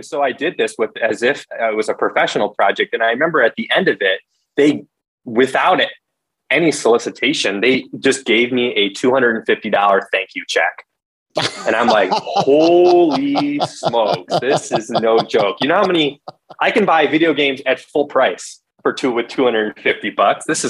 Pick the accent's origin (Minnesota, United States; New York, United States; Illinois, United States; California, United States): Illinois, United States; Chicago; But I'm originally from Chicago.